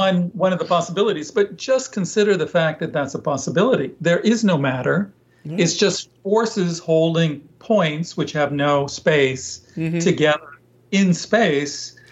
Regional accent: Ohio, United States; No, I was there as a child, but I grew up in Ohio, working right. class Ohio.

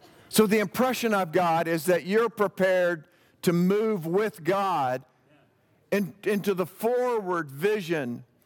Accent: Texas, United States; Mark and I were kind of, growing up in Texas, we're kind of into the John Wayne mode of communication.

